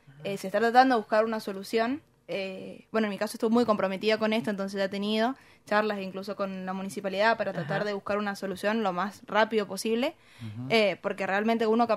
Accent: Pareditas, Mendoza, Argentina; Yo soy de Pareditas, en su momento representé a Pareditas.

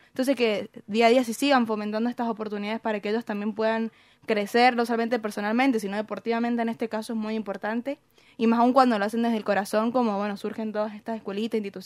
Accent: Pareditas, Mendoza, Argentina; Yo soy de Pareditas, en su momento representé a Pareditas.

